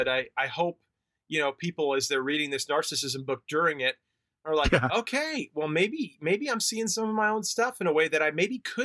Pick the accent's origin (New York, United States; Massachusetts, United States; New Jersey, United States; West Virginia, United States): New York, United States; Long Island; accent: New York; I grew up on Long Island, New York. In fact, I used to have a nice thick New York accent, but that's gone away over the years.